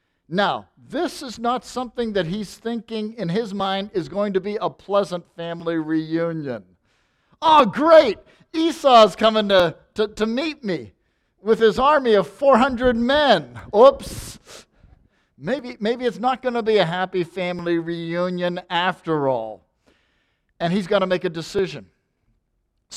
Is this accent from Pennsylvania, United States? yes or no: yes; Pittsburgh, Pennsylvania, United States; but my brother and I, growing up in Pittsburgh, would watch studio wrestling.